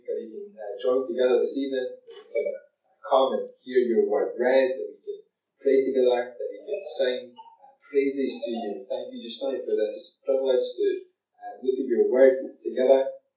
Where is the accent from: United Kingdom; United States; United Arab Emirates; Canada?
United Kingdom; Prestonpans, Scotland; I'm from Preston Pans and I help out at a youth group each week in Preston Pans